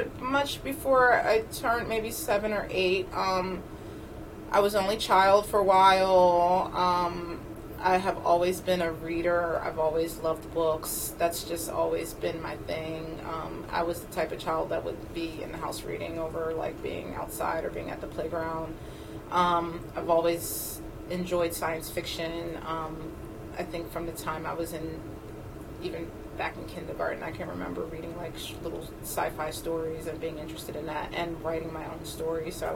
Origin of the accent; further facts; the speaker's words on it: Trenton, New Jersey, United States; born there; I was born in Trenton, New Jersey, about 45 minutes from Philadelphia.